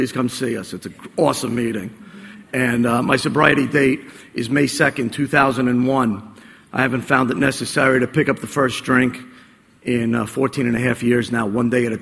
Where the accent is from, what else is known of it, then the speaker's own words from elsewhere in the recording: New Jersey, United States; I grew up in Bergen County in New Jersey, and I'd stand up on the street corners in my denim jacket